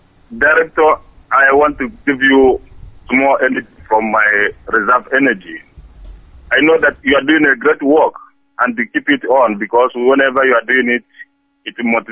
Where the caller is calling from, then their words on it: Oldenburg, Lower Saxony, Germany; I'm calling from Oldenburg, Germany.